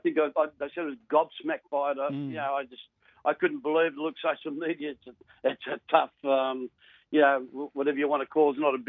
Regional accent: Cabramatta, New South Wales, Australia; I wasn't that great at school, and growing up in Cabramatta, I thought, probably I'd end up in a bank as a bank teller.

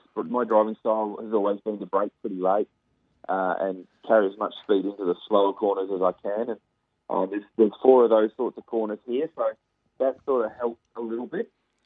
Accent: Perth, Western Australia, Australia; Growing up in Perth, you don't get to do a lot of snow skiing.

